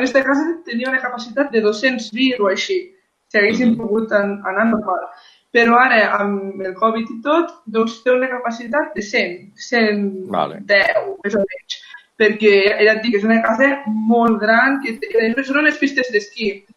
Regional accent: Catalonia, Spain; perquè tots som de la Noguera, quasi monitors infants i joves

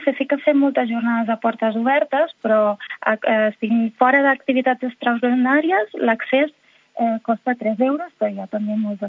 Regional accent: Tiana, Catalonia, Spain; Sí, soc de Tiana.

